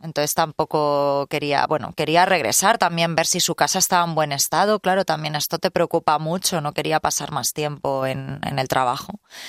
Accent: Alfafar, Valencian Community, Spain; also born or lived in Madrid; soy criada en Alfafar, o sea, soy madrileña de padres madrileños, pero criada en Alfafar

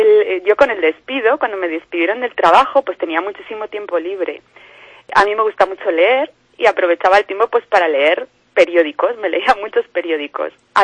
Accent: León, Castile and León, Spain; porque yo trabajo en Madrid, aunque yo soy de León.

